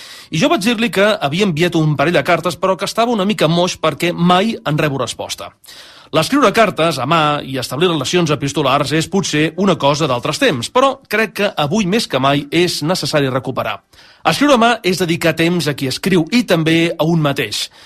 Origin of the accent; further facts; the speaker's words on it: Sabadell, Catalonia, Spain; Els que som de Sabadell mai ho admetrem això en públic